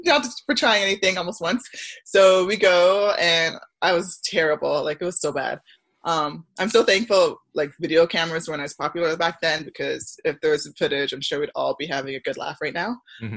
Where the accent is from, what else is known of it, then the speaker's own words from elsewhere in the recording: Scarborough, Ontario, Canada; also born or lived in Barrie, Canada / Milton, Canada; So my life's a little weird. I grew up in Scarborough until like the fifth grade.